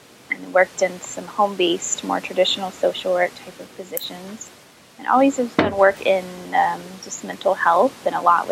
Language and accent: English; Midwest, United States; I'm from the Midwest